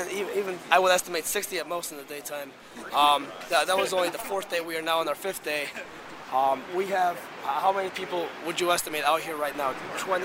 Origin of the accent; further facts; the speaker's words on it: Illinois, United States; I'm from the northwest suburbs